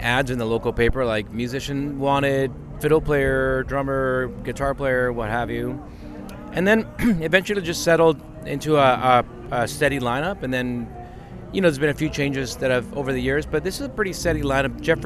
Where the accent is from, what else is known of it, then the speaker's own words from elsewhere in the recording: Mexico City, Mexico; I grew up in Mexico City.